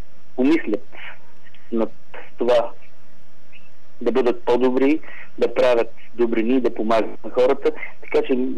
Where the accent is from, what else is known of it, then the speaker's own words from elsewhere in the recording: Vratsa, Vratsa Province, Bulgaria; две песни от моя роден край, от Враца